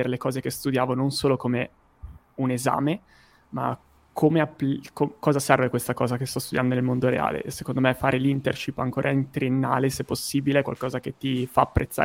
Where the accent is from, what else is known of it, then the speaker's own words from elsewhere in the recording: Udine, Friuli-Venezia Giulia, Italy; also born or lived in Padua; now in Milan, Italy; vivo il nord-est Italia, nel senso che sono originario di Udine, mi sono spostato per gli studi a Padova per 5 anni e adesso per questa avventura di data pizza e startup sono a Milano.